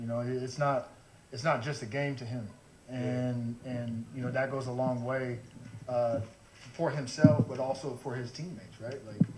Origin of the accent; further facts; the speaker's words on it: Santa Cruz, California, United States; I was from Santa Cruz, a small area